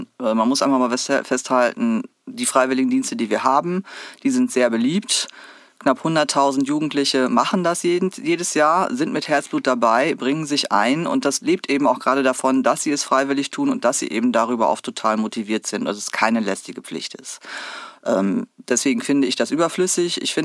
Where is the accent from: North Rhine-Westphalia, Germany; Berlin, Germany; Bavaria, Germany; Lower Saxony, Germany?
Lower Saxony, Germany; now in Hamburg, Germany; Ich bin aufgewachsen im Münsterland Emsland und Hamburg war dann schon mal erste Strecke, so 2 Stunden halt weiter weg.